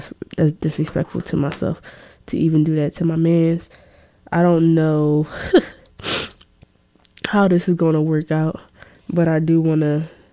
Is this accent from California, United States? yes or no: no; Philadelphia, Pennsylvania, United States; Like, I'm from Philly.